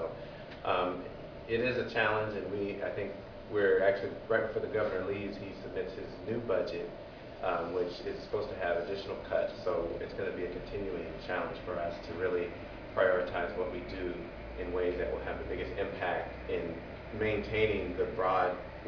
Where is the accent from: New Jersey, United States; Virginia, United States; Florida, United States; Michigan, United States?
Virginia, United States; We're both from Virginia